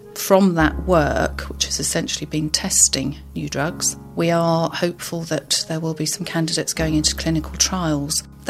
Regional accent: Lightwater, South East England, United Kingdom; I'm from Lightwater.

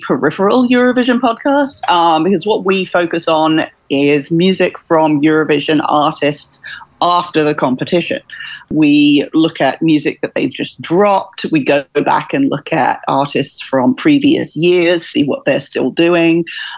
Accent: England, United Kingdom; because I'm English

